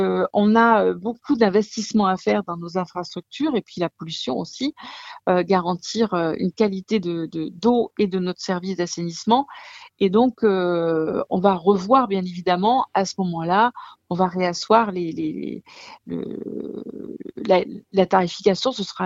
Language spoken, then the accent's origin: French; Nouvelle-Aquitaine, France; L'eau, elle est gratuite chez nous en Gironde parce que, effectivement, on va aller la chercher dans les sous-sols